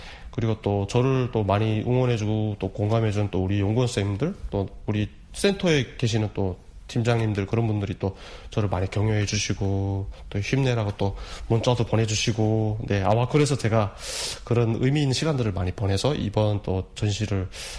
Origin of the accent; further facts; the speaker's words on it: North Korea; now in South Korea; 제가 또 이렇게 남한에서 또 공부를 하면서 나이도 정말 만학도고 북한에서 왔고